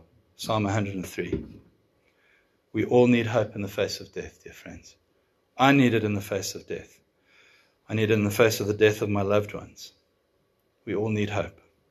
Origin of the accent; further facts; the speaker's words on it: South Africa; Look, I'm a South African